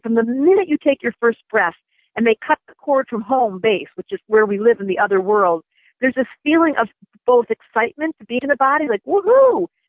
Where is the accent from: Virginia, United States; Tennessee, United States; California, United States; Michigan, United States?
Michigan, United States; I'm from Michigan. I grew up in Michigan